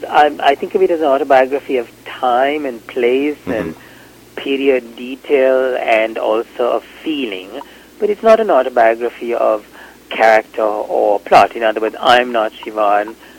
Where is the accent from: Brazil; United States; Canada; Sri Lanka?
Sri Lanka; I grew up in Sri Lanka is a Buddhist country